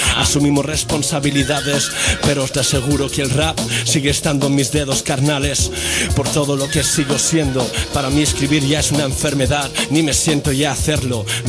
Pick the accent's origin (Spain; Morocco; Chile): Morocco; moved away; Hasta yo puedo volver a mi ciudad de pequeño en Marruecos.